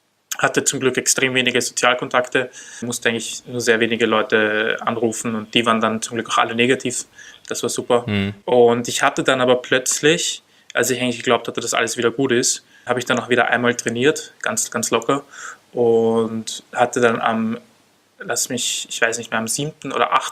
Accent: Vienna, Austria; ich war auf der Neurologie in einem Spital, was bei uns in Wien relativ viele Covid-Fälle hat.

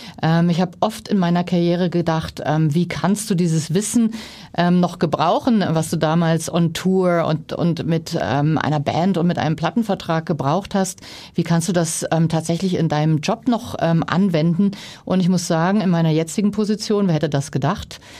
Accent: Berlin, Germany; moved away as an adult; now in United States; Ich bin mit 18 ausgewandert. Ich bin Berlinerin ursprünglich. Und ich bin im Westberlin aufgewachsen. Das war ja so die Mauerstadt, also die Insel.

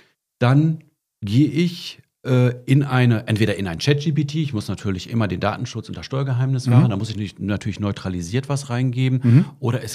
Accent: Bielefeld, North Rhine-Westphalia, Germany; Und ihr wisst ja, ich komme aus Bielefeld

